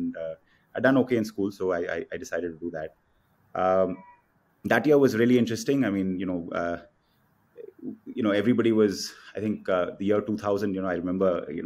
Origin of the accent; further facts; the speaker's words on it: Shimla, Himachal Pradesh, India; born there; I was born in Shimla. My parents are apple farmers in, you know, in upper Himachal.